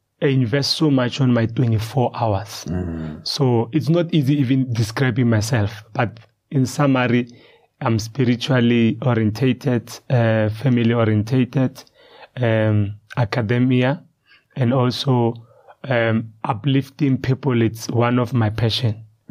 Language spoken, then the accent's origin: English; Soshanguve, Gauteng, South Africa; also born or lived in Limpopo; Then I grew up in Soshanguve. So the social life and the Kasi life combined, I was actually trained at Soshanguve. It's in Pretoria.